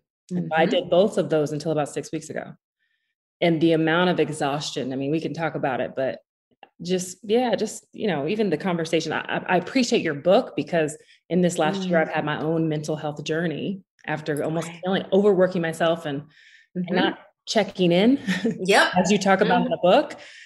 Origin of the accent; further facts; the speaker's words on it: Tulsa, Oklahoma, United States; So I'm originally from Tulsa, Oklahoma, which, hey, you know, it's interesting because before this year, people really didn't know Tulsa